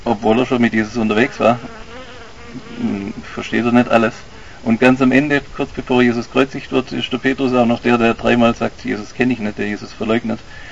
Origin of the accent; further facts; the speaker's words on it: Oberiflingen, Baden-Württemberg, Germany; in so kleine Dörfer hier, ich komme ja aus Oberiflingen, da kennt man sich ja auch gegenseitig.